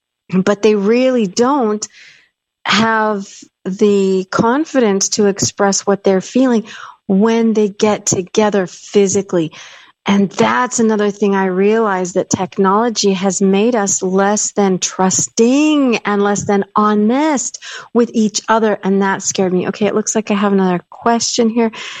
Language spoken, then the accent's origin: English; Federal Way, Washington, United States; I grew up in Federal Way, Washington, so it was pretty diverse, even in the 80s.